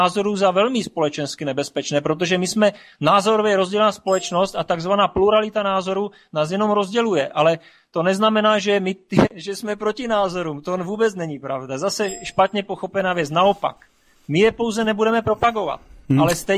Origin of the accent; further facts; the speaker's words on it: Brno, South Moravian Region, Czechia; tak, já jsem z Brna.